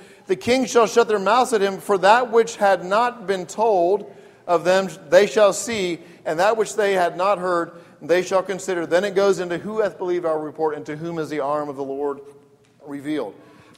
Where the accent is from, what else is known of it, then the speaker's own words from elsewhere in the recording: England, United Kingdom; I grew up in England, but not a good word over in England